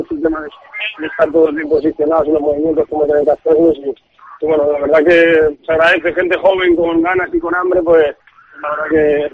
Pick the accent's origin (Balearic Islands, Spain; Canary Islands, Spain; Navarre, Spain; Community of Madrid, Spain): Community of Madrid, Spain; Madrid; yo soy de Madrid